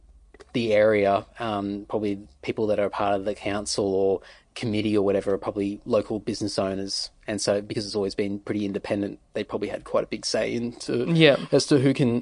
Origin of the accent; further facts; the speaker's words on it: Queensland, Australia; now in Sydney, Australia; And that was the first place I ever lived when I moved to Sydney. I was originally from Queensland.